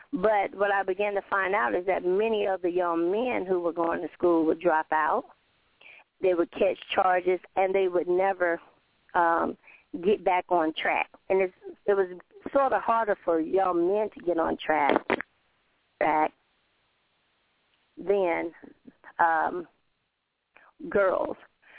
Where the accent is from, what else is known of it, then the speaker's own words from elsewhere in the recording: Raleigh, North Carolina, United States; And I'm from Wake County, which is in Raleigh, North Carolina